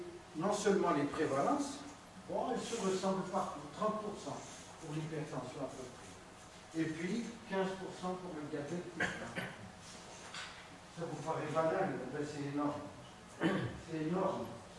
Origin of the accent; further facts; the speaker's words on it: Algeria; Moi, je suis algérien, je peux vous dire, on ne peut pas confondre l'Algérie et le Maroc.